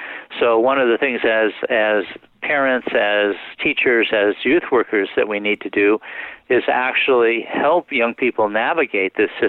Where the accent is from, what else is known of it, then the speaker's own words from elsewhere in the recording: California, United States; I grew up in California thinking racism was a problem in the South.